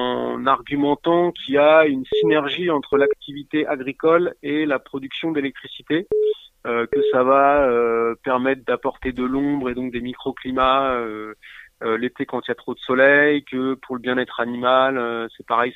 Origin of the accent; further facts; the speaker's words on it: Centre-Val de Loire, France; Chez nous, en Touraine, c'est plutôt dans les champs que ça se passe.